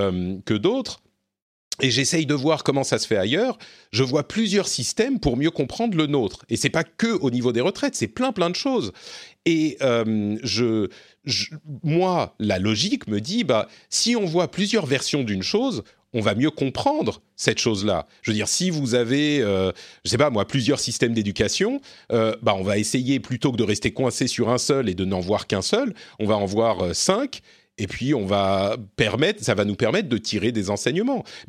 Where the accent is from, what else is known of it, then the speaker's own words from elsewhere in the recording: France; Moi, je suis français